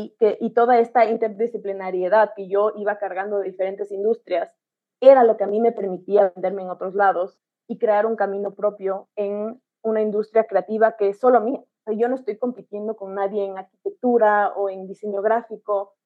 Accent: Ecuador; yo soy de Ecuador, yo estudié diseño de interiores y a los 22 me gradué de esa carrera

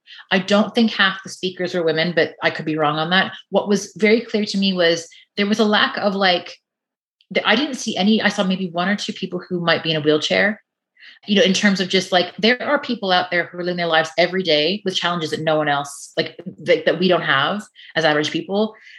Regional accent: Canada; now in Ireland; I'm from Canada, I'm not Irish, I've been here for 3 years.

